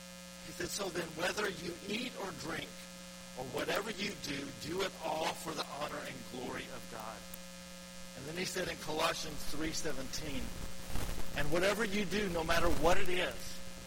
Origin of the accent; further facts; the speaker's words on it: Batesville, Arkansas, United States; I grew up going to a small Southern Baptist church in my hometown of Batesville, Arkansas.